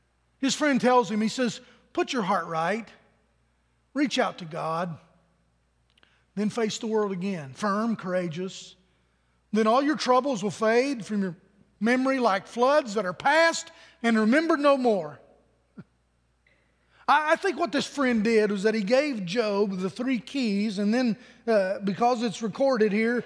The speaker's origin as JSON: {"language": "English", "town": "Pennington Gap", "region": "Virginia", "country": "United States", "tie": "born or raised there", "said": "You know, I went to my hometown recently. And when you come into Pennington Gap, Virginia, there's only one way. Okay, my hometown's so small."}